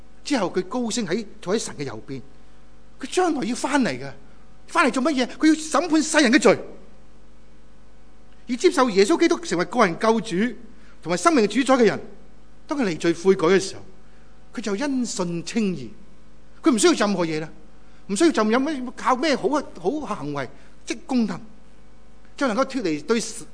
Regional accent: China; 我们东方思想的人，我们是中国人，东方思想的人

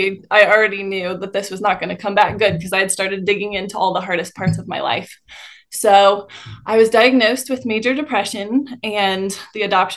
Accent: Fort Collins, Colorado, United States; Yes, I am from Fort Collins, Colorado. And me and my husband were both born and raised here, and we still live here and we homeschool our kids here.

